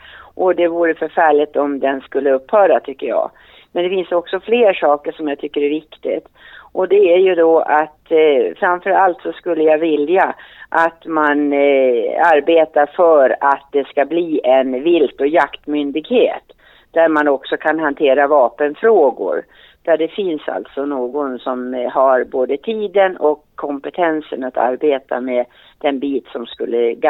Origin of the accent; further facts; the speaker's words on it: Stugun, Jämtland County, Sweden; min jaktliga bakgrund är så att jag härstammar från Jämtland, Stugun, östra Jämtland. Och jag har ju vuxit upp med jakt och fiske och skog och natur förstås under hela min uppväxt.